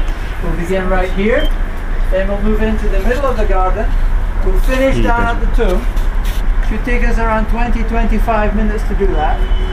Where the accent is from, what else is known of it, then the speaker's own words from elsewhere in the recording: Scotland, United Kingdom; You may have picked up something from the accent that originally I'm from Scotland, okay?